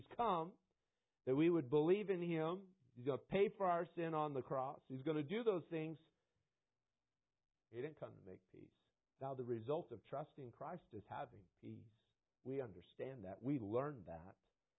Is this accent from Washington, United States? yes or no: yes; Washington, United States; I grew up in Eastern Washington. You have to make that clear with people when you're from Washington. You just have to make that clear. I'm from Washington. Well, first, of Washington State, okay, not Washington, D.C.